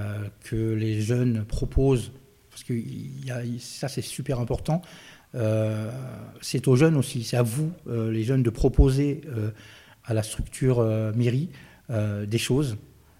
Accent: Beausoleil, Provence-Alpes-Côte d'Azur, France; Mon enfance à Beausoleil, bien. C'est une autre époque, une autre façon de vivre

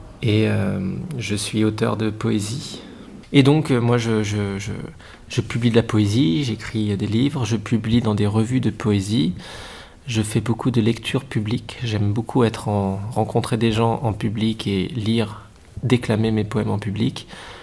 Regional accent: Dijon, Bourgogne-Franche-Comté, France; now in Lyon, France; J'habite à Lyon. Je viens de Dijon, une autre ville à 200 km au nord de Lyon. Et on va dire, dans une perspective plus grande, je viens de la Méditerranée et de la Suède.

